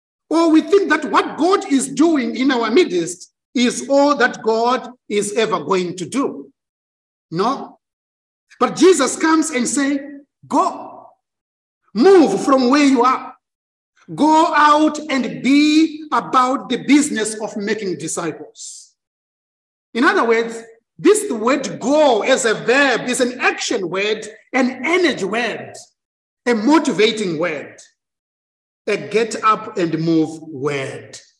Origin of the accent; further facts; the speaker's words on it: Zimbabwe; You know, I come from Zimbabwe